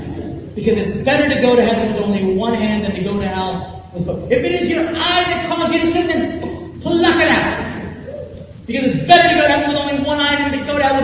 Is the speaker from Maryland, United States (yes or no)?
yes; Baltimore, Maryland, United States; So I am from Baltimore, and therefore a religious Baltimore Ravens fan.